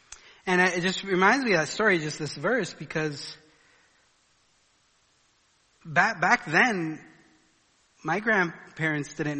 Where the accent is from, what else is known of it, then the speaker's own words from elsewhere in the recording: Colombia; I grew up in Colombia as just a missionary kid.